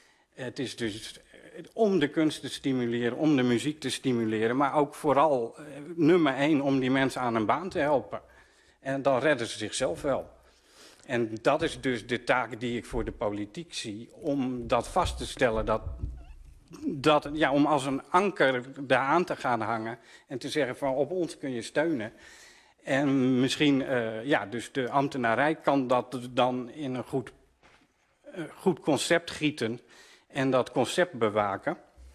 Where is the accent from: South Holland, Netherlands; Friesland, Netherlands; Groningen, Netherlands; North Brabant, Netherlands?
Groningen, Netherlands; Ja, ik ben trots op Groningen, ik kom uit Groningen, maar...